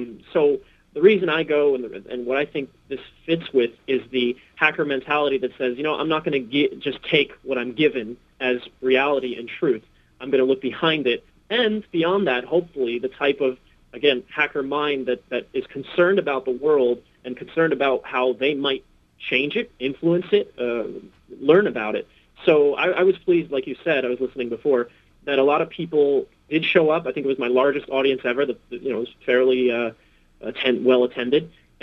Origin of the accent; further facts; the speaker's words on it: New Jersey, United States; I grew up in New Jersey.